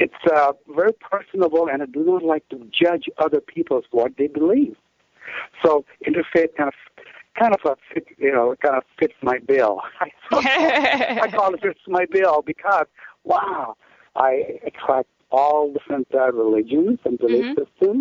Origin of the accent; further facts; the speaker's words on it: India; moved away as an adult; now in United States; So that's my background in my early childhood from India. So then I was 18, I came to the U.S.